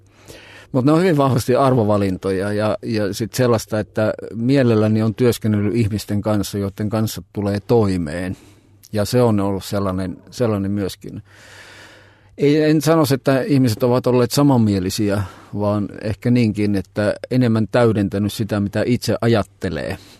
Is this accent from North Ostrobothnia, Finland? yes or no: no; Joensuu, North Karelia, Finland; moved away as an adult; mä oon Joensuusta kotoisin ja hyvin vahva tämmöinen pohjois-karjalainen identiteetti ollut ja se oli hyvin rakas paikkakunta siinäkin vaiheessa, kun vähän reilu 20 vuotta sitten muutin pääkaupunkiseudulle.